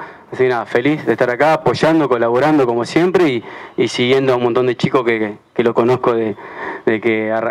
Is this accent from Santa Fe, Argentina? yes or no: yes; Santa Fe, Argentina; Ahora que nosotros como santafesinos tener un torneo de esta magnitud acá es muy importante